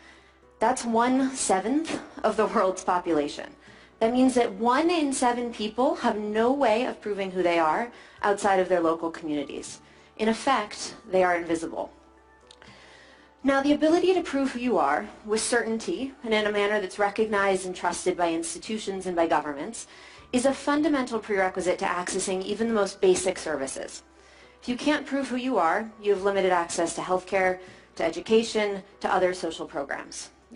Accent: California, United States; born there; when I was born in California, about 30 years ago, my parents registered my birth in the vital record system of Alameda County.

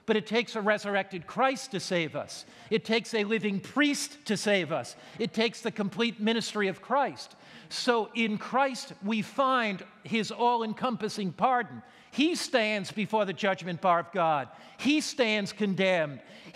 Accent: Connecticut, United States; You know, I was brought up on the East Coast of America in the state of Connecticut.

